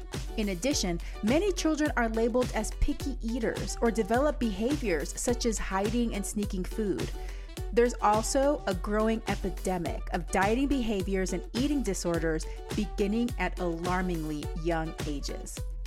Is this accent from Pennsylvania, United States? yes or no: no; Texas, United States; Fried catfish, because I grew up in Texas too.